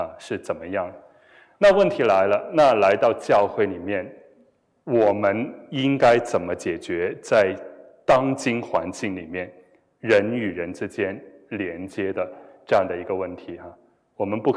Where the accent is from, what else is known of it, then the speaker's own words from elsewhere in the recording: Guangzhou, Guangdong, China; born there; 我是一个南方人，我生在广州